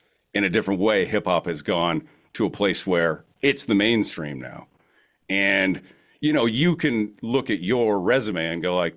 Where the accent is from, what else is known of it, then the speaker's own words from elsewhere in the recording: Alberta, Canada; me, a 12-year-old white middle-class kid growing up in Alberta